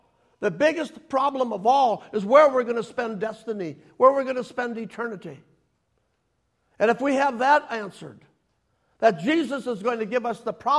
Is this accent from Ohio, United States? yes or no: no; North Branch, Minnesota, United States; When I was a kid, growing up in North Branch, Minnesota, with no money, I didn't know I was poor and my dad was rich.